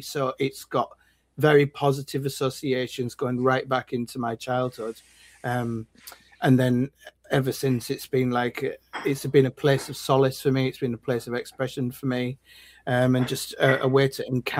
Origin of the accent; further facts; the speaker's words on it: York, Yorkshire and the Humber, United Kingdom; now in Edinburgh, United Kingdom; I'm originally from York in England, but I'm based now in Edinburgh, where I've been for 10 years.